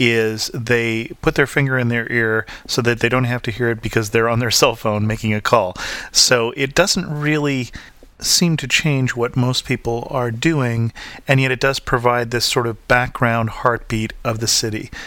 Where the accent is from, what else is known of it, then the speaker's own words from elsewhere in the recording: United States; And when they heard that I was from the United States, they played